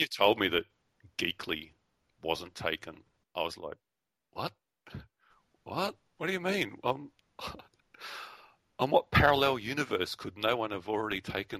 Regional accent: Australia

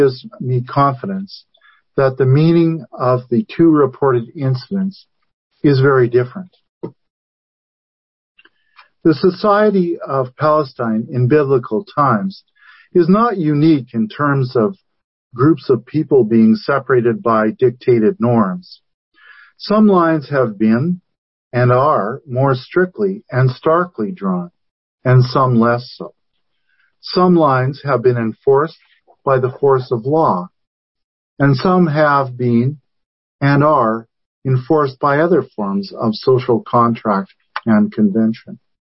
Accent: Canada; So you ask, what does this have to do with us today, as Canadian Unitarian Universalists, in this city, in this fellowship?

